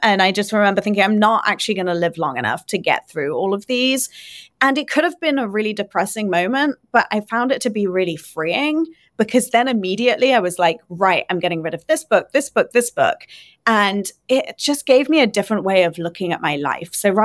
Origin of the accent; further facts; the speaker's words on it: Swindon, South West England, United Kingdom; So I'm from a town called Swindon, which is 80 miles west of London in the UK. So it's very close to Bath, in fact.